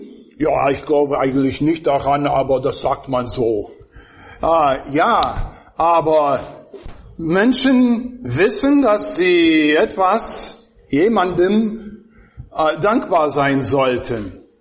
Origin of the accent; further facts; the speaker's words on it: Jefferson, Wisconsin, United States; German is a second language; in der Plymouthstraße in Jefferson, Wisconsin, wo ich aufgewachsen bin.